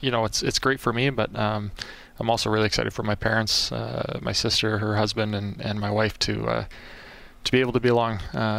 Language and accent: English; Camrose, Alberta, Canada; Well, I grew up in Alberta. I grew up in Camrose, so it's a short drive back home, which is nice.